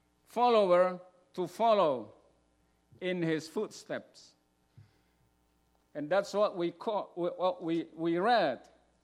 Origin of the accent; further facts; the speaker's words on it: Indonesia; I come from Indonesia. It's a country which, to some extent, many Christians are in persecution.